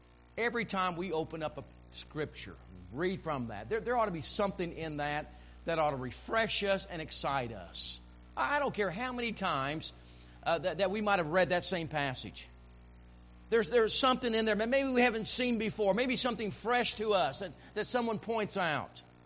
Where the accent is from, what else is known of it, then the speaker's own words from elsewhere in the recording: Illinois, United States; You know, growing up in Central Illinois, Saturday night was always a special time.